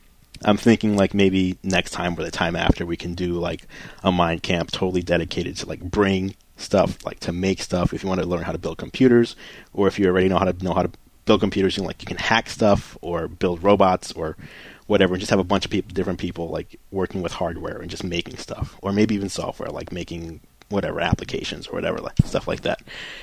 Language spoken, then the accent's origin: English; New York, United States; I mean, I'm from New York, mm-hmm. so I know a lot of people there